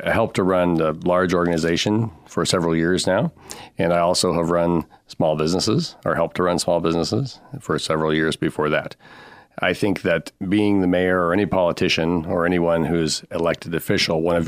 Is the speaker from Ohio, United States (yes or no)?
no; North Platte, Nebraska, United States; I was born and raised in North Platte. I've lived here almost my entire life, except for a few years away from college.